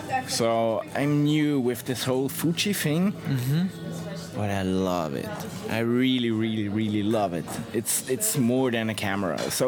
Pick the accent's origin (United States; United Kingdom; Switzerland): Switzerland; English is a second language; I'm 26 years old, and I'm a photographer from Switzerland